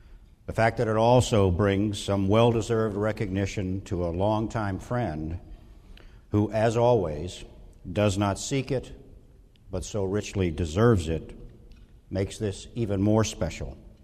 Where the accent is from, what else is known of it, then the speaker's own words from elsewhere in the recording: the South, United States; I am not a Midwesterner by birth. I am, in fact, a son of the South, though the accent has long since left me.